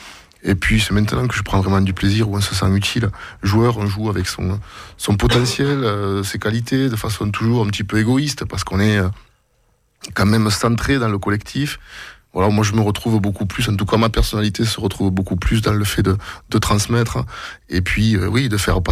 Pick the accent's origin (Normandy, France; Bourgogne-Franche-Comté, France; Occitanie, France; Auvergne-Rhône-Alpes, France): Occitanie, France; Mais j'en avais assez de bouger, donc je suis originaire du Gaillacois.